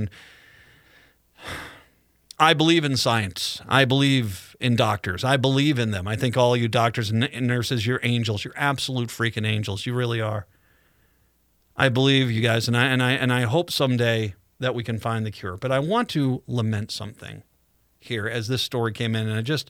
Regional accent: Wickford, Rhode Island, United States; also born or lived in Minneapolis; I was born here in Minneapolis, St. Paul, Minnesota proud. At a very young age, I moved to Rhode Island. Hey, small state, love your seafood. Lived out there in the town of Wickford, Rhode Island.

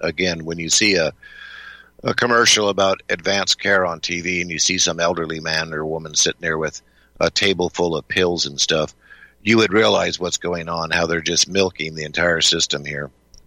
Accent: Las Vegas, Nevada, United States; When I grew up in Las Vegas here

